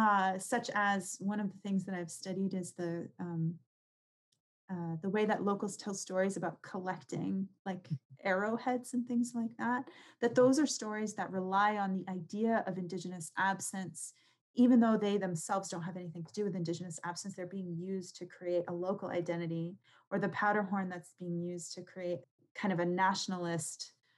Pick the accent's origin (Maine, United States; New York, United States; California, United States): Maine, United States; You know, the site where Benedict Arnold stopped up the Kennebec River is my hometown, and that's imagined in particular ways where I'm from.